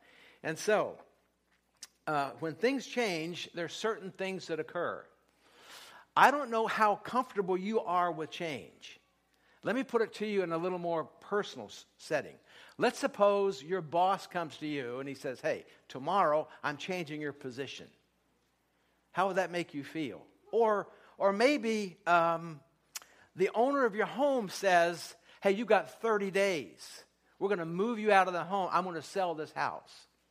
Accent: Ohio, United States; I grew up a baseball fan. I grew up in Ohio where the Cincinnati Redlegs were my poster on my wall.

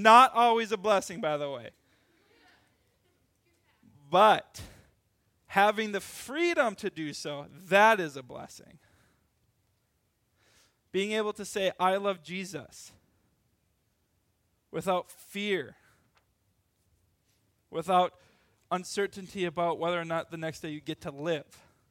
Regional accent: Little Falls, United States; I grew up in Little Falls, by the way, and there's a little bridge as you leave Little Falls heading towards a smaller town called Bolas.

